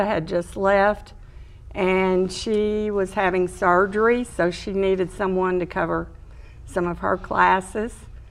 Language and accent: English; Arkansas, United States; No, I'm originally from Arkansas, and I went to Baylor as an undergraduate